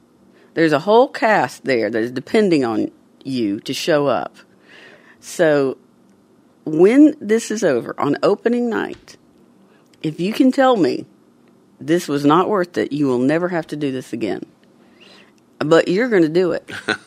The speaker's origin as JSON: {"language": "English", "region": "the South", "country": "United States", "said": "And we're from the South."}